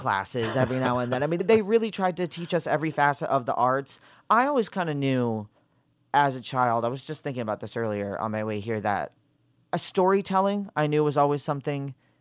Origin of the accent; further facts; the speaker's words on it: St. Petersburg, Florida, United States; Luckily, being born and raised in St. Pete.